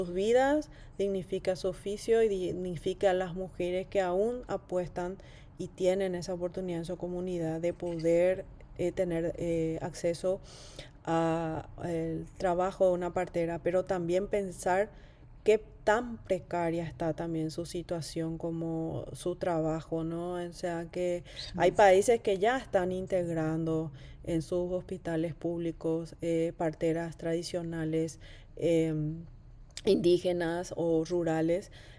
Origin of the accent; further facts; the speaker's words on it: Paraguay; ¿En qué posición estamos hoy como mujeres paraguayas con nuestros cuerpos, con nuestra salud reproductiva y sexual?